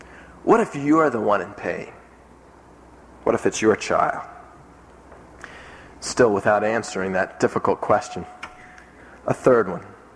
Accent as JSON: {"language": "English", "region": "New Jersey", "country": "United States", "said": "In my home state of New Jersey, there was a national case made in recent years"}